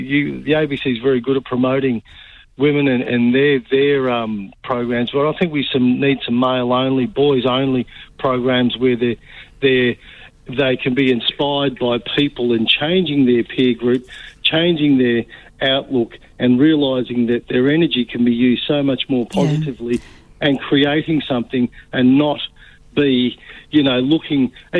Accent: Frankston, Victoria, Australia; I grew up in Frankston, and then I moved to different areas

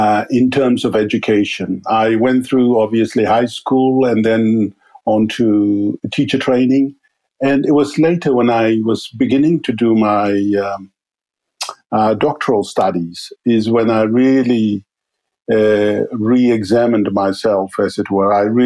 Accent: Mount Hagen, Western Highlands, Papua New Guinea; I grew up in Hagen, up in the highlands of Papua New Guinea. And that's where I spent my childhood and grew up there. And pretty much, yeah, that's where home is. All the same, a Papua New Guinean at large

